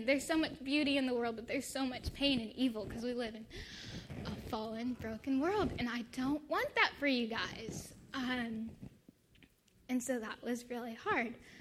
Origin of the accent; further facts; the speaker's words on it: Buena Park, California, United States; And so I've lived in Orange County my whole life. I grew up in Buena Park near Knott's Berry Farm.